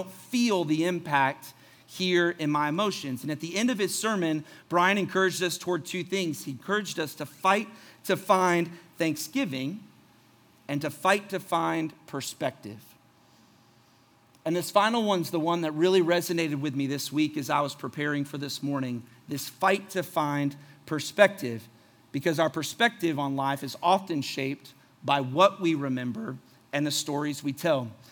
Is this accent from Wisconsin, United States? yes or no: no; Florida, United States; We grew up together in Florida. We went through youth group together.